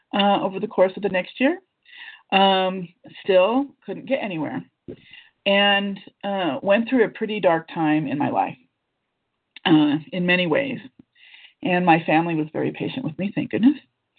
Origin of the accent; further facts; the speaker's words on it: United States; moved away as an adult; now in Germany; I'm an American, but I live in Germany, and I've lived here since 1996.